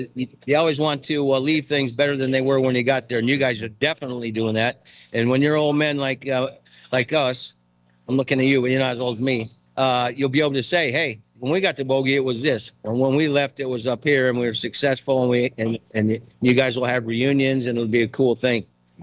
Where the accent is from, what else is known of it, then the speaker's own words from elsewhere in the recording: Iowa, United States; I'm from Iowa, so I don't say anything about the Florida team.